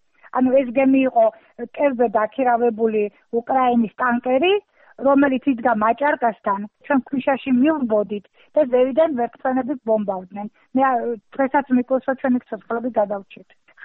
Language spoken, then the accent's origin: Georgian; Sukhumi, Abkhazia, Georgia; moved away as an adult; now in Zugdidi, Georgia; ეს კარუსელები და ეს არის მთელი ჩემი ბავშვობა. დღეს ამ ჩვენს ბავშვებს ეს ფუფუნება არ აქვთ, ზუგდიდში განსაკუთრებულად. და სოხუმში ეს შესაძლებლობა იყო, ყოველი დღე იყო დღესასწაული.